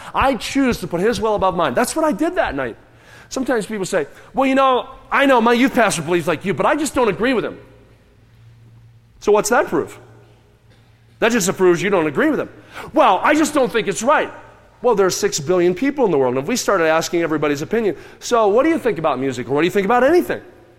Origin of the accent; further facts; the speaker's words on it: Kansas City, United States; I'm from Kansas City, so I often am traveling through St. Louis, Missouri on my way somewhere.